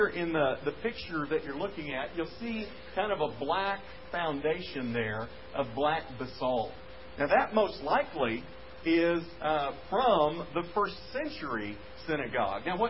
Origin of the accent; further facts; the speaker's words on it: Texas, United States; he tried to make a connection with me, and when he learned I was from Texas, he said, "Oh, my wife's from Texas."